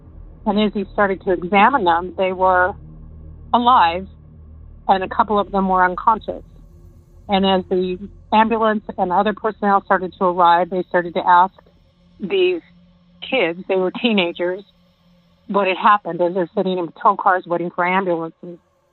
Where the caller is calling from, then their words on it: Utah, United States; I'm calling from Utah.